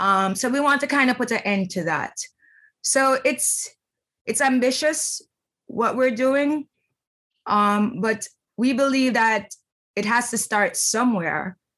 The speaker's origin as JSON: {"language": "English", "town": "Miami", "region": "Florida", "country": "United States", "tie": "born or raised there", "said": "Well, first of all, this is where I live. This is my hometown."}